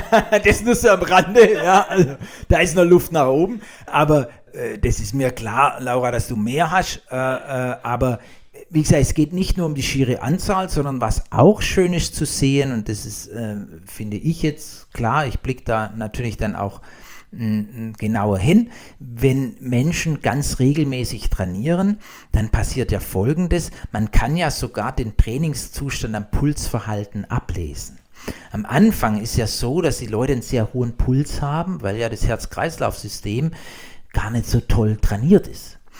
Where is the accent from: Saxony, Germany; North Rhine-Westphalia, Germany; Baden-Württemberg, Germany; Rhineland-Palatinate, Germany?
Baden-Württemberg, Germany; Blaubeuren; Ich komme aus Blaubeuren auf der Alp, ja. Und dann bin ich in Blaubeuren mit so einem Babyjogger gelaufen.